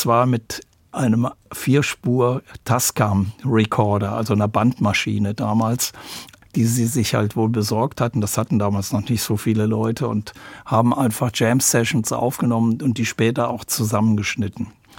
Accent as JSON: {"language": "German", "town": "Aachen", "region": "North Rhine-Westphalia", "country": "Germany", "said": "Ich bin aus Aachen"}